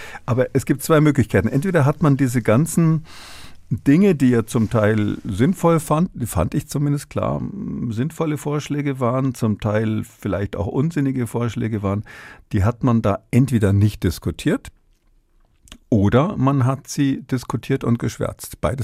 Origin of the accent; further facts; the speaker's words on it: Munich, Bavaria, Germany; sage ich mal an der Stelle als Münchner, darf ich das sagen